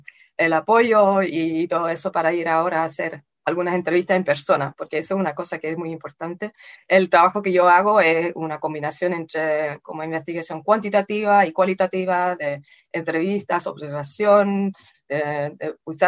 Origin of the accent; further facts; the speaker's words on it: Netherlands; Spanish is a second language; yo soy holandesa, además, entonces en el campo más personal, yo no había visto a mi familia por 1 año y medio